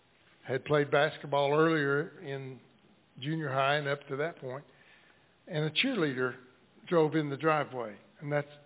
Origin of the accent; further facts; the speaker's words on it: Cullman, Alabama, United States; born there; But I was born in Cullman, Alabama, was an average, normal kind of teenage boy, and didn't go to church much.